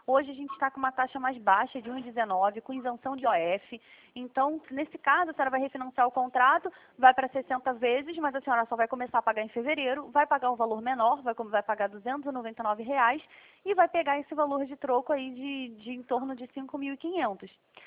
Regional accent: Rio de Janeiro, Brazil; a gente é aqui do Rio mesmo.

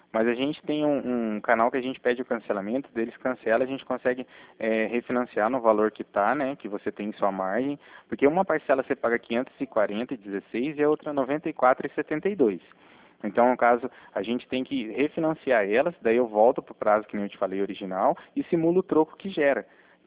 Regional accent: Cornélio Procópio, Paraná, Brazil; Eu sou de Cornélio Procópio do Paraná.

